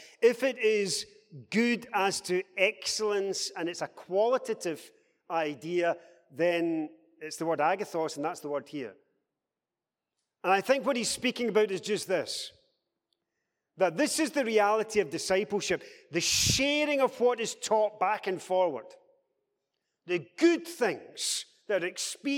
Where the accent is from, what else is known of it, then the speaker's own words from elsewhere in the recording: Scotland, United Kingdom; We're from Scotland, metaphorically.